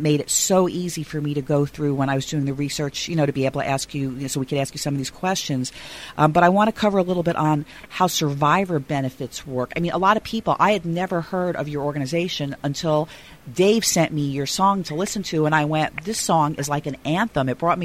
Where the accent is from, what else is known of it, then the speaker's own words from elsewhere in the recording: New York, United States; And I am from the New York metro area, Chief.